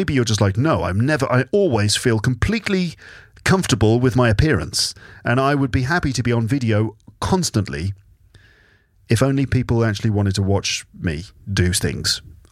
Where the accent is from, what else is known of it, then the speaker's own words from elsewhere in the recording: England, United Kingdom; moved away as an adult; now in Paris, France; I live in France. I live in Paris. I'm from England, but I live in Paris. And I moved here to be with my wife